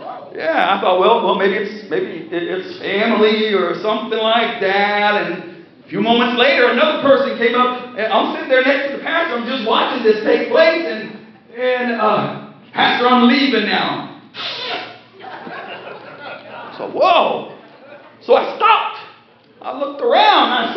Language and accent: English; Ohio, United States; And if you're from Ohio, God bless you. I'm from Ohio too.